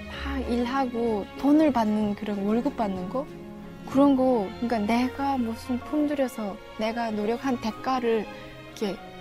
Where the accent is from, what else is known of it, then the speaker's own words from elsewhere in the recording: Chongjin, North Hamgyong, North Korea; now in South Korea; 고향 한경북도 청진이 고향인 청년이죠.